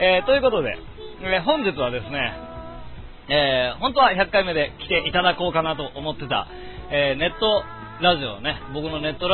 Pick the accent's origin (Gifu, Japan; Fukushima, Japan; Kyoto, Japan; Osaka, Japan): Kyoto, Japan; 僕の実家は京都の北部で、京都市内と比べると気温がですね、2度ほどは低いんですよ。結構涼しいですけれども